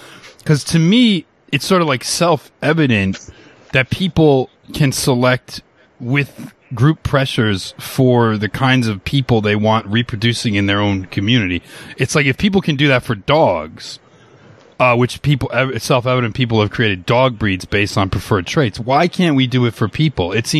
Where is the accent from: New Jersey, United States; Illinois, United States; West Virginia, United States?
New Jersey, United States; also born or lived in New York City; Yeah, and I grew up in New Jersey, and I lived for 20 years in New York City